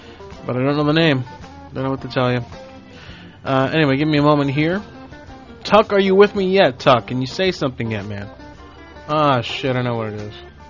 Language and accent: English; Florida, United States; I've been born and raised in Florida. I've never seen snow in my life.